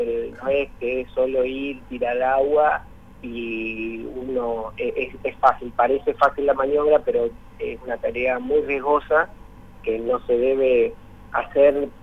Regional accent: Concepción del Uruguay, Entre Ríos, Argentina; moved away as an adult; Yo hice toda mi infancia allá en Concepción del Uruguay, porque es más, mis padres están allá en Concepción y tengo familiares. Después me fui a los 20 años a estudiar

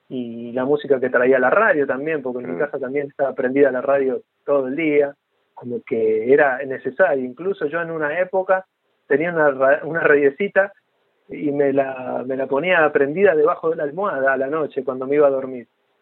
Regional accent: Buenos Aires, Argentina; born there; yo nací en Buenos Aires, pero tuve una vida bastante variopinta, porque yo nací en el barrio de Villa Crespo, un barrio donde hay inmigración de todas partes del mundo, en las mismas cuadras, un barrio de la colectividad judía, hay muchos japoneses en ese barrio.

